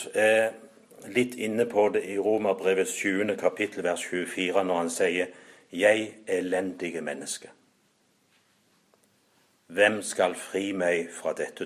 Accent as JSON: {"language": "Norwegian", "town": "Bjerkreim", "region": "Rogaland", "country": "Norway", "tie": "born or raised there", "said": "jeg har hørt det et par ganger brukt i miljøet hjemme i Bjerkreim spesielt"}